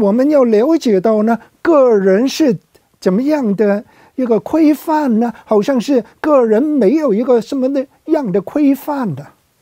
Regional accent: China; 但是如果从我们中国人的文化来讲呢

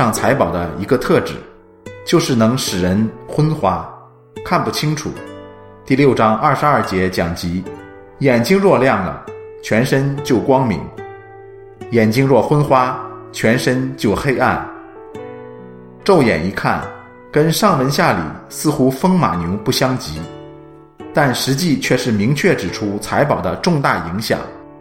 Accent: Hong Kong; 我成长于经济起飞阶段的香港，家境清贫，住山边寮屋及政府屋村。

